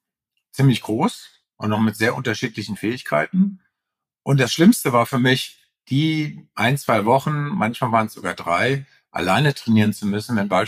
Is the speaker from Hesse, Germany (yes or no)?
yes; Frankfurt, Hesse, Germany; also Frankfurt, Sachsenhausen, wo ich groß geworden bin, also der südliche Teil von Frankfurt